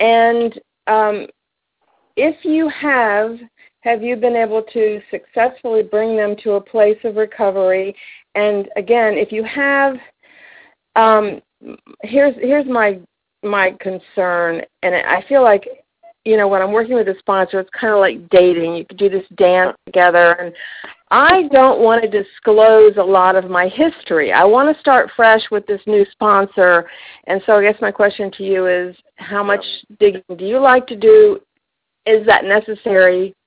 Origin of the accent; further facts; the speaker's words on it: Tennessee, United States; Okay, I'm from East Tennessee